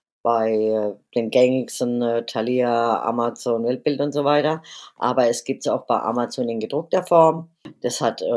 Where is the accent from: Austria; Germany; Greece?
Germany; Mannheim, Baden-Württemberg; born there; Das spielt in Mannheim, also in meinem Geburtsort.